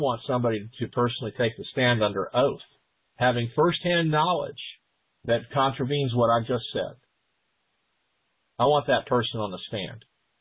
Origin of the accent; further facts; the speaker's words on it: United States; born there; I am an American national by birth.